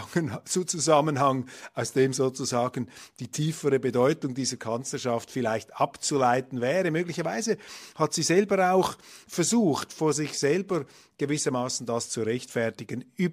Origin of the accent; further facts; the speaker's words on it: Switzerland; als Schweizer nehmen wir selbstverständlich Anteil an den Entwicklungen in Deutschland